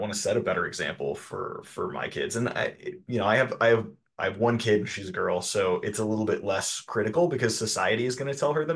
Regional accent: United States; And in this society that we live in, Derek and I speaking as American men, we grew up, and we'll get into it a little bit more, but Derek and I both grew up in a very boys don't cry culture.

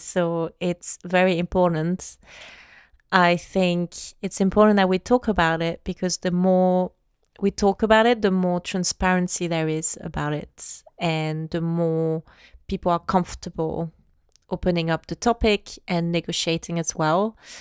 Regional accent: France; I mean, I'm from France and I feel like France is way worse than the UK

